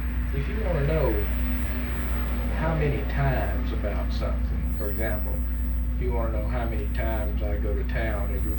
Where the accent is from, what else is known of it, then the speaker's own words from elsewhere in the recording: Canada; And our nationality, we're both